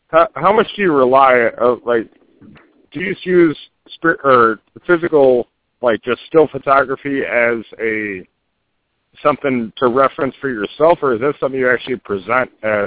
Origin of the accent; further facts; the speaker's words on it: Houston, Texas, United States; I got hit when I was growing up in Houston.